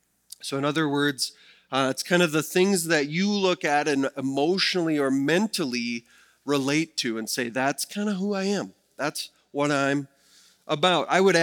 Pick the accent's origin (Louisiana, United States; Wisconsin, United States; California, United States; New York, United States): Wisconsin, United States; So I can say that because I'm from Wisconsin and have done that in the past